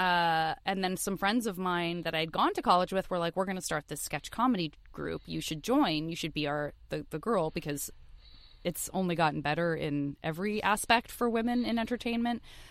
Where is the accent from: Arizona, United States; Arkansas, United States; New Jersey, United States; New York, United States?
Arizona, United States; Tucson; Well, I am from Tucson, Arizona, and I went to public school my whole youth